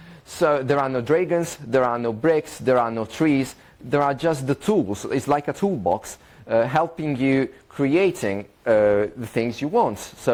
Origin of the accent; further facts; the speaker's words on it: Italy; I'm from Italy.